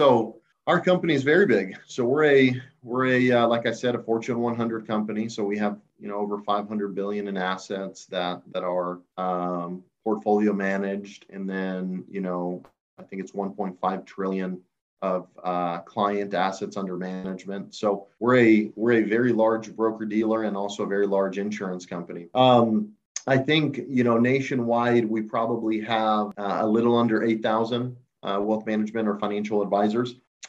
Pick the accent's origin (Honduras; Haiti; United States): Honduras; so I grew up in Honduras in Central America